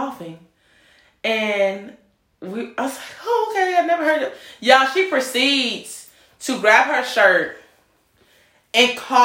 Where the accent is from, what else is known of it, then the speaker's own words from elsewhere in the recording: Louisiana, United States; Where are you guys from? And we're like, Louisiana.